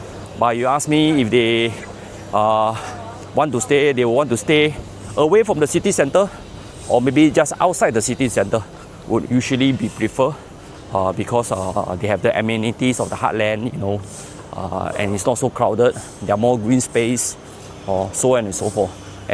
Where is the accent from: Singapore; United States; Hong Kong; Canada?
Singapore; So I would say that these are a part of being a Singaporean, or hawker center, HDB flats, you know, our community or our heritage.